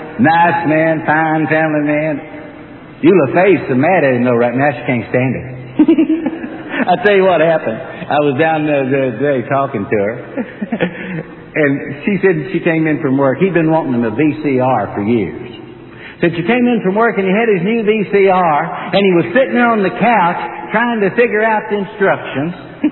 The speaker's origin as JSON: {"language": "English", "town": "London", "region": "Kentucky", "country": "United States", "tie": "born or raised there", "said": "I was back down through London, Kentucky the other day, my hometown"}